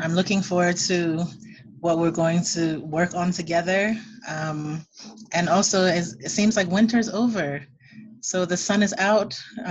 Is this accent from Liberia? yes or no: yes; Liberia; okay, I'm from Liberia, but I don't speak a local language. I don't have a local name. Do I really belong?